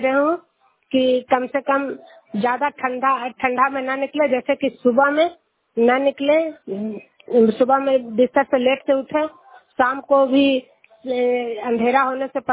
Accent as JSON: {"language": "Hindi", "town": "Juniyar", "region": "Bihar", "country": "India"}